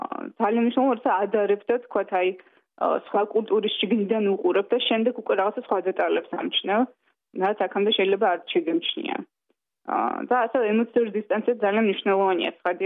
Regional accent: Tbilisi, Georgia; დავიბადე თბილისში, გავიზარდე თბილისში და ჩემი ცხოვრების უძიდესი ნაწილი ჭიდროდ არის დაკავშირებული ამ ქალაქთან

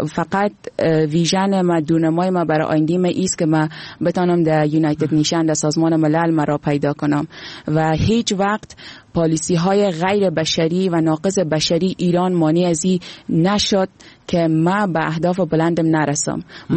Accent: Afghanistan; امروز ما در وطنم آمدیم

